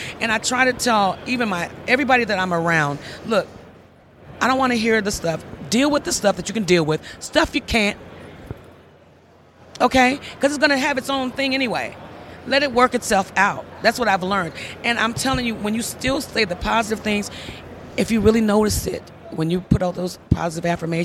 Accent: Detroit, Michigan, United States; I'm from Detroit, so we say Valentine.

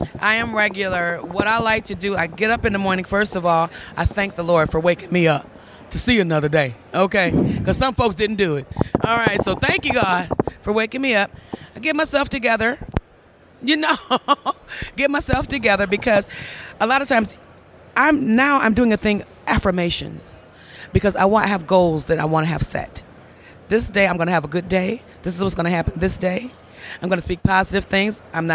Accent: Detroit, Michigan, United States; I'm from Detroit, so we say Valentine.

